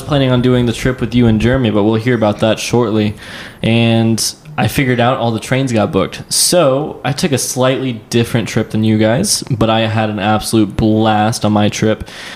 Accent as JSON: {"language": "English", "town": "Tampa", "region": "Florida", "country": "United States", "said": "Yeah, I'm from Tampa."}